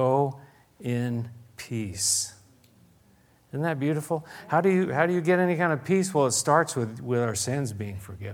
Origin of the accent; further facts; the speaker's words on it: San Diego, California, United States; But I was raised in San Diego, and my father was an alcoholic, and it was bad.